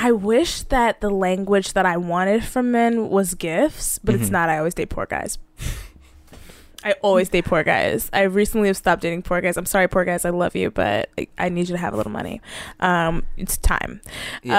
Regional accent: the South, United States; that was nature because I'm from the South

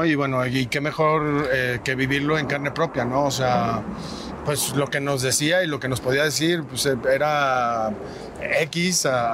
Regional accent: Mexico City, Mexico; born there; mi mamá se vino embarazada aquí a la Ciudad de México y vivimos como 6-7 años. Okay. Yo nací aquí en Ciudad de México y me llevaron a registrar a Guadalajara.

